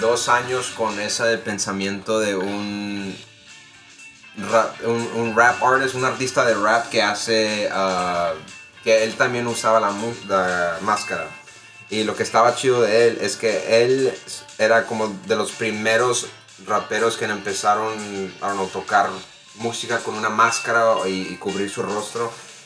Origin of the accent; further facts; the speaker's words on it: Houston, Texas, United States; soy de Houston, Texas